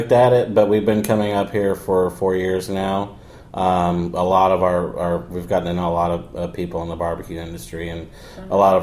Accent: Texas, United States; And growing up in Texas, it was all about Frito pie.

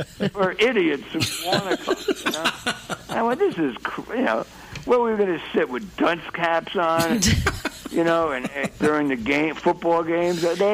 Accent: New Jersey, United States; also born or lived in New York; I lived on the East Coast, and I was born in New York, raised in Jersey.

